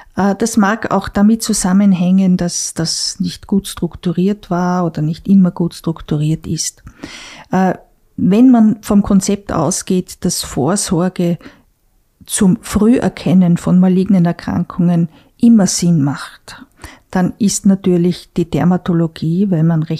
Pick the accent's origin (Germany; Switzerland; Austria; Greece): Austria; Klagenfurt, Carinthia; Ich komme aus Kärnten und man muss sagen, es hat sich ja auch in den letzten 30 Jahren hier viel getan.